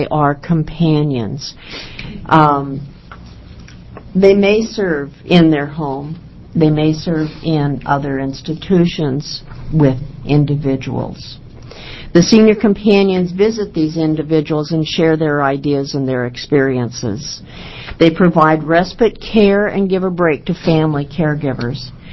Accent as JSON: {"language": "English", "town": "Eugene", "region": "Oregon", "country": "United States", "said": "I am from Eugene."}